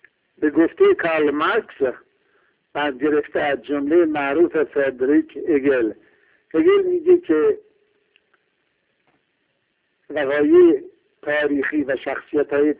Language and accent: Persian; Iran; قریب به اتفاق 70 میلیون ایرانی وطنشون رو دوست دارم و وطنشون ایران هست